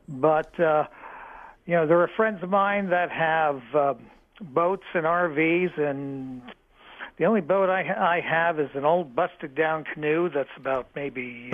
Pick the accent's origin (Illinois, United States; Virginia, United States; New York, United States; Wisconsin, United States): New York, United States; New York City; I grew up in New York City. I still have friends, and I have a few relatives that still live in New York City.